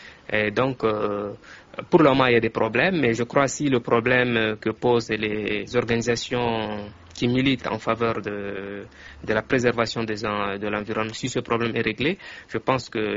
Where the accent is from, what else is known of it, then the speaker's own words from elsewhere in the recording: Chad; French is a second language; Je viens du Tchad.